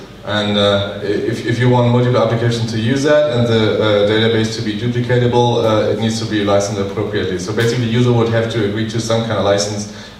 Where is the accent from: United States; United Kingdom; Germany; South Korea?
Germany; from Germany, and I've got three questions for you